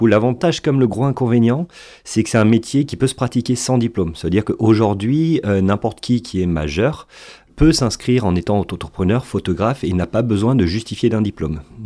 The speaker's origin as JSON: {"language": "French", "town": "Aubenas", "region": "Auvergne-Rhône-Alpes", "country": "France", "tie": "born or raised there", "said": "je suis revenu là où j'ai toujours été amoureux de ma région, c'est l'Aubenas, donc c'est l'Ardèche, que je suis originaire du pont d'Aubenas."}